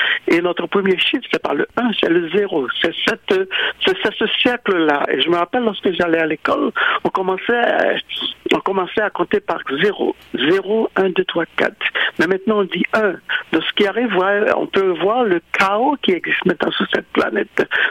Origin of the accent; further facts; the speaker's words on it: Haiti; Je sais que je suis haïtien, mais en même temps, je suis un être humain.